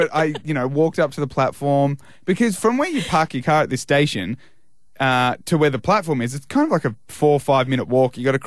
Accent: Melbourne, Victoria, Australia; And before I came up to the GV, I was from Melbourne.

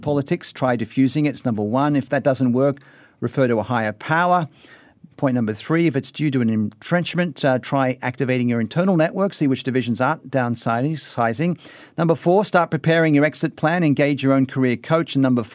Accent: Australia; Well, I am from Australia.

